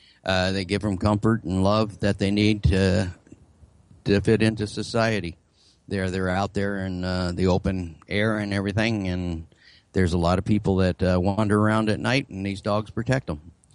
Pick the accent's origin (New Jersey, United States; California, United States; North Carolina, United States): California, United States; now in Reading, United States; I grew up in the San Fernando Valley, went in the Marines, got out, came up here, fell in love with Reading, and... been here ever since.